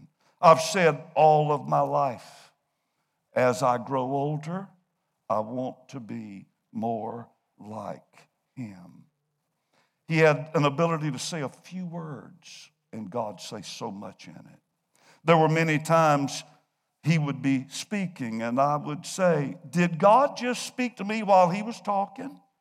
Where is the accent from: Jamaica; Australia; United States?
United States; Florence; born there; he was pastoring in Florence when I was born in Florence.